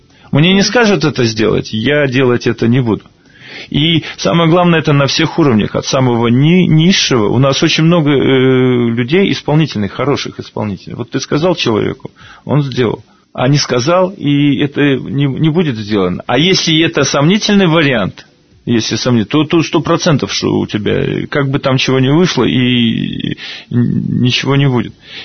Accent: Belarus; Мы, белорусы, можем добиваться огромных результатов

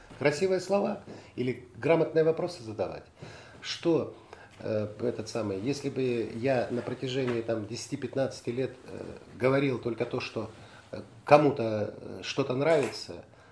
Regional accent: Belarus; конечно, я же белорус

